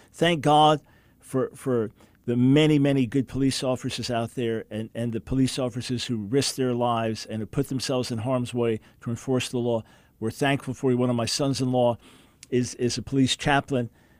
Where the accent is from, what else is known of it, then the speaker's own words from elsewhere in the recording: United States; Then fourthly, as a white. And fifthly, as an American.